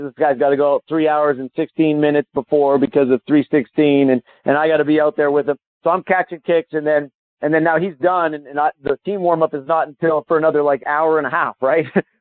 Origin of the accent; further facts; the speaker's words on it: Calgary, Alberta, Canada; When I was a kid growing up in Calgary